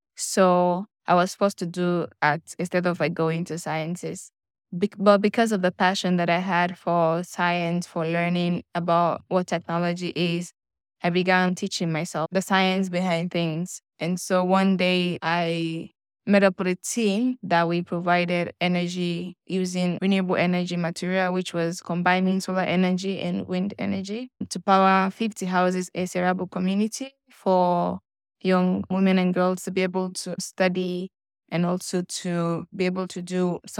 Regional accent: Sierra Leone; I'm from Sierra Leone. I'm 22 years old

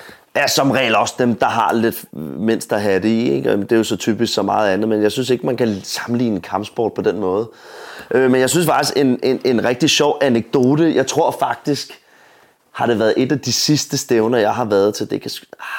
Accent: Gladsaxe, Capital Region of Denmark, Denmark; jeg er fra Gladsaxe af

